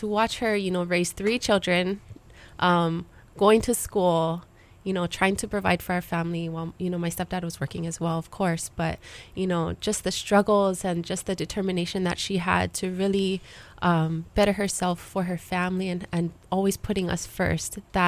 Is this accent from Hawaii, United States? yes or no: yes; Hawaii, United States; that experience of growing up on a small island in the country, you know, in a small, small town. I grew up mostly on Hawaiian homesteads.